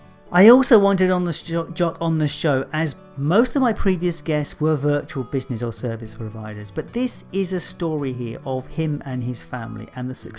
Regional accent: Dallas, Scotland, United Kingdom; That's Dallas Forres in the northeast of Scotland, my hometown.

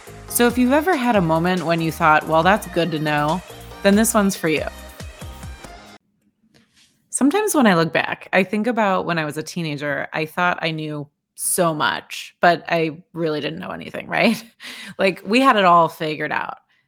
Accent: Midwest, United States; growing up in the Midwest, where our tallest quote unquote hill is Columbus Drive off of Michigan Avenue

